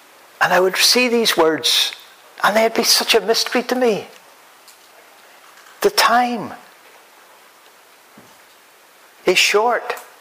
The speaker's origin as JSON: {"language": "English", "region": "Northern Ireland", "country": "United Kingdom", "said": "You might have guessed that I come from Northern Ireland."}